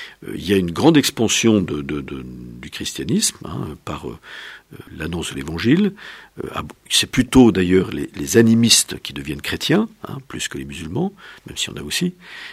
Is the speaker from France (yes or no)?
no; Benin; born there; entre le Bénin, qui est mon pays natal, et le Ghana